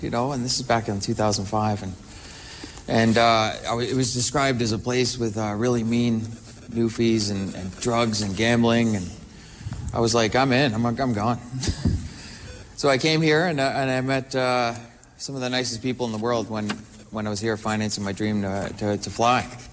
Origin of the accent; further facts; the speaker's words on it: Ontario, Canada; also born or lived in England; I was born in England, but other than that, I'm okay. We moved here to Canada when I was about six, and I was raised in Ontario